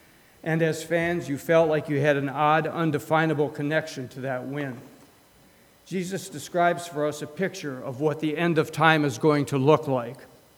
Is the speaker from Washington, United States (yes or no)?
no; Cleveland, Ohio, United States; my hometown Cleveland Browns.